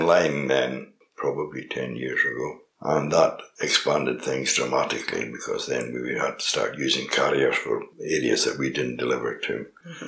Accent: Glenelg, Scotland, United Kingdom; originally, we came from the West Coast, from a crofting background. In a small village in Glenelg, in the West Coast.

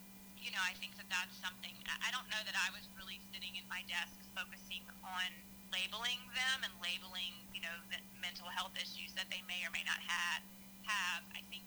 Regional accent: Mississippi, United States; Yeah, I think a lot of it simply came from growing up in Mississippi. We're the poorest state in the country. We're the most rural state in the country. We're the least educated state in the country. But we're a great state.

